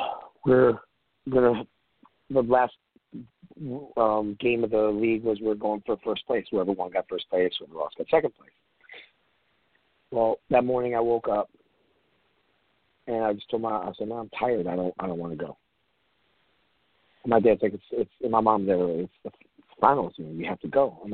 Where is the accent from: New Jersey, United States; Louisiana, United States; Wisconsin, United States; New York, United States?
Wisconsin, United States; I'm from Wisconsin, so hey, bowling, beer, bowling alleys, that was kind of normal.